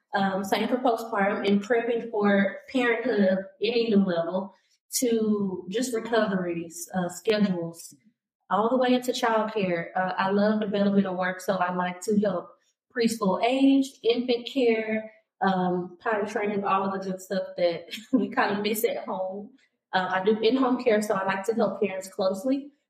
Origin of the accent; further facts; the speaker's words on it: Dallas, Texas, United States; I'm from Dallas.